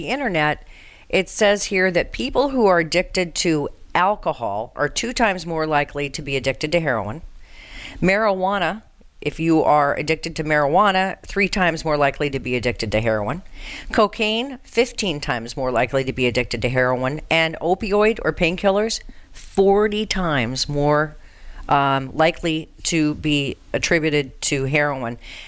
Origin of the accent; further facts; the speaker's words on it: Colorado, United States; because, you know, I'm from Colorado. They've legalized it. And now in my home state is a mess.